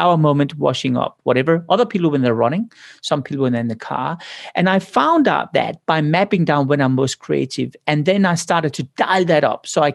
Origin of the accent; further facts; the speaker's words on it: Denmark; I came from Denmark. 99.9% are Protestants. So I never seen other religions. And I never seen people of other skin colors.